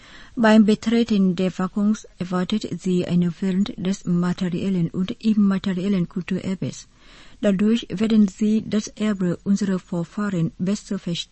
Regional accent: Quy Nhon, Bình Định, Vietnam; Meine Großmutter und meine Mutter stammen ursprünglich aus Hanoi, aber ich bin in Quy Nhơn geboren und aufgewachsen.

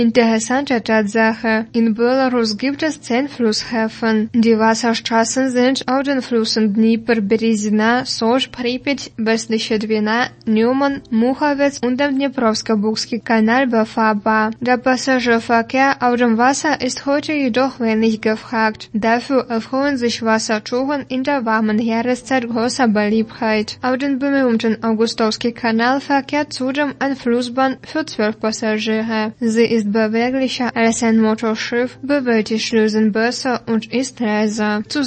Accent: Gera, Thuringia, Germany; so auch in meiner Heimatstadt Gera.

